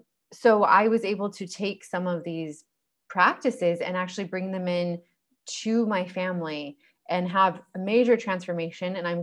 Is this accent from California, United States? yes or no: yes; California, United States; now in Indonesia; I am from California. I've been living in Bali for the past several years.